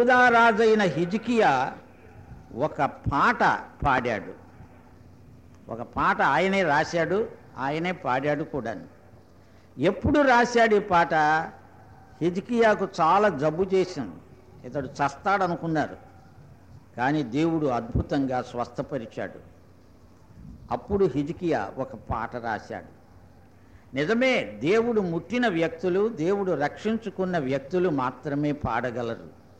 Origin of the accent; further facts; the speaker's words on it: Guntur, Andhra Pradesh, India; ఒకవేళ నా ఊరు కాబట్టి ఏమో అనుకుంటున్నాను. నేను చిన్నప్పటి నుంచి నేను గుంటూరులోనే ఉన్నాను, వీధి వీధి తిరిగాను, ఇక్కడే చదువుకున్నాను.